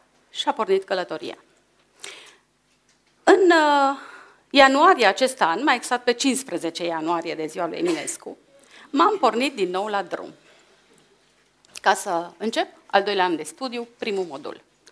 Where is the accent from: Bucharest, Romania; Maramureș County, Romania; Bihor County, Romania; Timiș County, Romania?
Maramureș County, Romania; Baia Mare; Și sunt din Baia Mare.